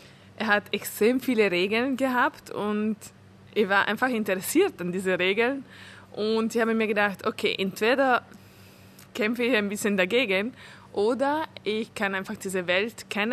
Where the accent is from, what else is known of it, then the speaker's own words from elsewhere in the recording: Italy; German is a second language; now in Vienna, Austria; für meinen Integrationsprozess in Wien, weil ich bin Ungarin, in Italien aufgewachsen